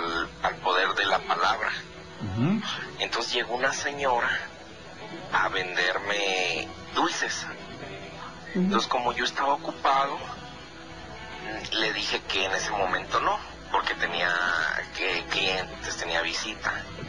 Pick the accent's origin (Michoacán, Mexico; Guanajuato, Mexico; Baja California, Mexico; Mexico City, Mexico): Baja California, Mexico; Tijuana; now in Magdalena, Mexico; De Magdalena, Jalisco. Pero soy originario de Tijuana.